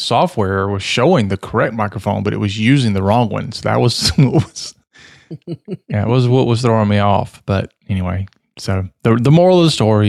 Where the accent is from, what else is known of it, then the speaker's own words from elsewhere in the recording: Southern United States, United States; because I am from the South. I have to be careful, enunciate this properly.